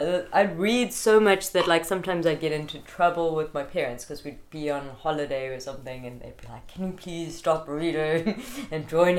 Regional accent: Greytown, KwaZulu-Natal, South Africa; also born or lived in Pietermaritzburg; So I actually grew up in Greytown. I'm a country gal.

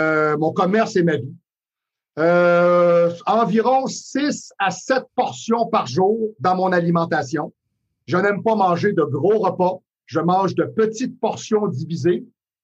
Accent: Quebec, Canada; Ici, au Québec, on est des Nordiques.

